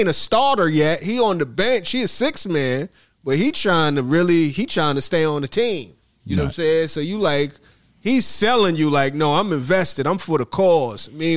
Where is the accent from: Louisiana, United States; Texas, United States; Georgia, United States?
Georgia, United States; Atlanta; You from Budapest. I'm from Atlanta.